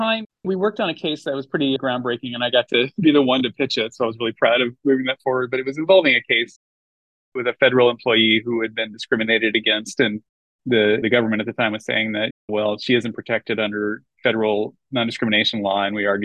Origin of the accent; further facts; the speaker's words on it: Portland, Oregon, United States; Yeah, I am from the Portland, Oregon area originally and went to law school in Oregon.